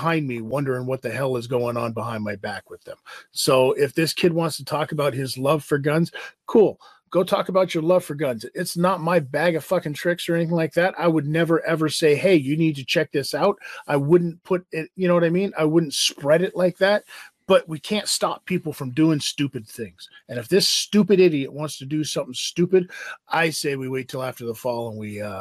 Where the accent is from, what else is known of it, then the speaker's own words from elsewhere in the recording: Las Vegas, Nevada, United States; now in Ontario, Canada; I am getting ready to fly back home to Vegas.